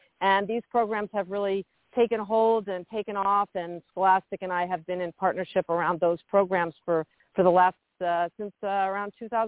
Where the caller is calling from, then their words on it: Old Chatham, New York, United States; I'm calling from upstate New York in a small town called Old Chatham, and I live right down the block from a one-room schoolhouse